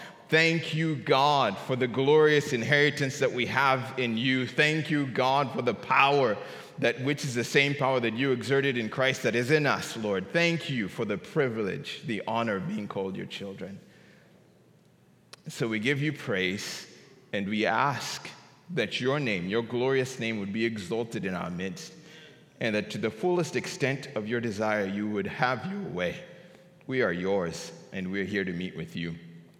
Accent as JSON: {"language": "English", "country": "Kenya", "said": "I'm originally from Kenya, and I got saved in Kenya."}